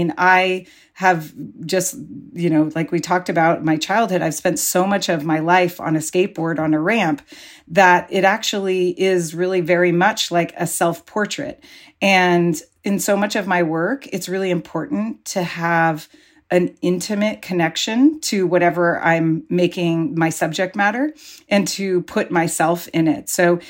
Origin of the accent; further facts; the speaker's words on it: Pacifica, California, United States; when I was growing up in Pacifica